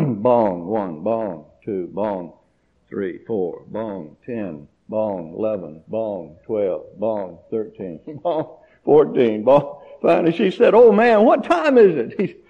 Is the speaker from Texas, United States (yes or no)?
no; Mississippi, United States; I'm from Mississippi.